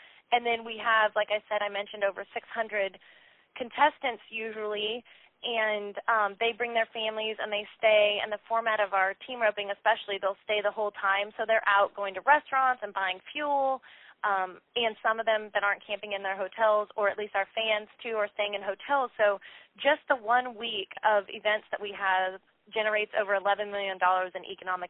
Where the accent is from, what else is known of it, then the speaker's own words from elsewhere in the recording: Salinas, California, United States; I grew up in Salinas and have attended the event my whole life.